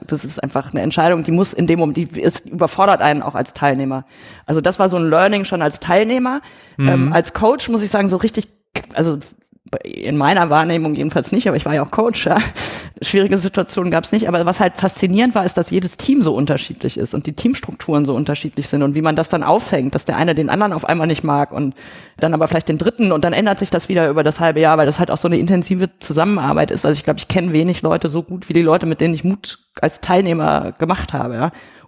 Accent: Germany; weil ich bin ja in Deutschland irgendwie groß geworden

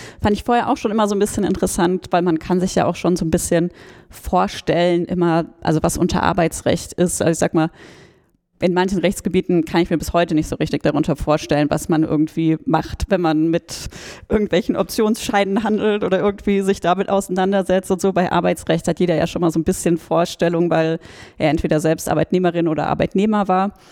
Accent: Hesse, Germany; Also ich komme aus dem Großraum Frankfurt auch

